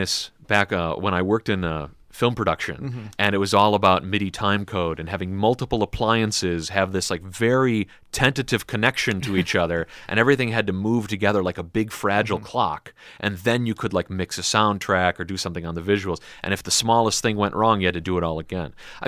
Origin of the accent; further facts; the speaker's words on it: Chicago, Illinois, United States; You know, I'm from Chicago. I have an all-sausage diet, and we have never argued about food or anything like that.